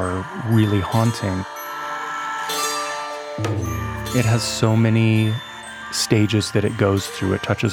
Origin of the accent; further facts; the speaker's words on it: San Francisco, California, United States; I'm from San Francisco.